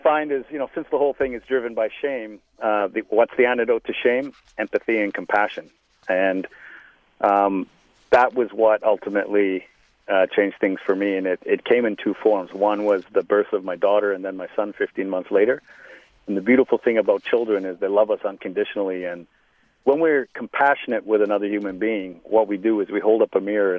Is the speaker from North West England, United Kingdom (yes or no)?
yes; Liverpool, North West England, United Kingdom; born there; and I was born in Liverpool.